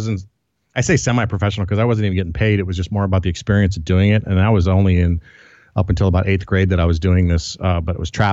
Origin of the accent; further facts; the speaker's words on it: Colorado, United States; And, but I grew up most of my life. I grew up in Colorado.